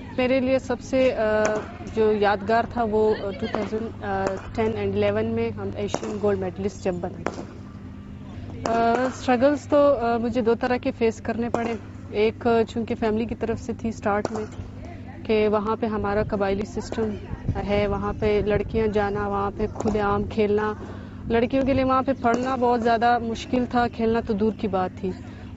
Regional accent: Quetta, Balochistan, Pakistan; میرا تعلق کوئٹہ سے ہے

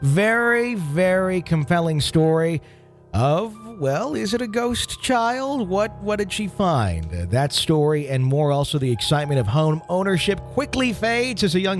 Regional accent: Albuquerque, New Mexico, United States; as I grew up in North Valley, Albuquerque, New Mexico in the 80s.

